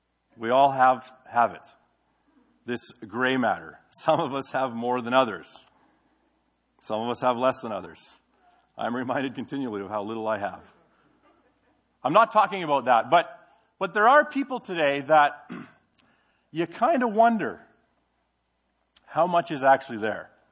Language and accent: English; Smithers, British Columbia, Canada; As we came from Smithers, made trips to here, and spent some time in this church and all the kinds of things.